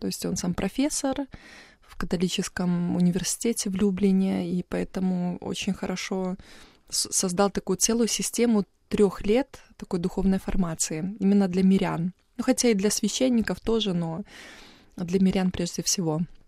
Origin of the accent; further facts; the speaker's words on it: Belarus; это у нас в Беларуси мы проводили, правда, с Беларуси ездили в Польшу или там в Германию, в разные страны.